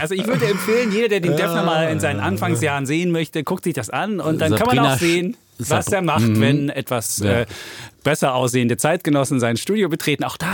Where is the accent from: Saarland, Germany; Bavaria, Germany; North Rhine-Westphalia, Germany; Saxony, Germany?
Saxony, Germany; Leipzig; ich bin in Leipzig aufgewachsen. Genau. 1971 geboren, Leipzig. Und wunderbare Stadt.